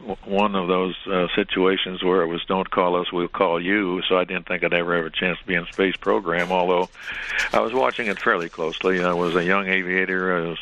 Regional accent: Grand Rapids, Michigan, United States; Roger, of course, is from my hometown in Grand Rapids.

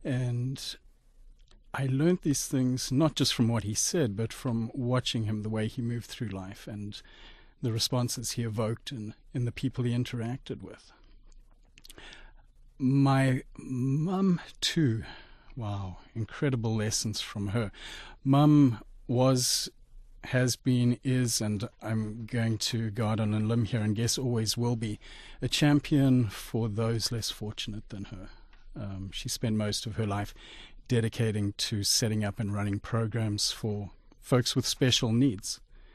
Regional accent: Zimbabwe; I grew up in Zimbabwe. At the time, it was called Rhodesia.

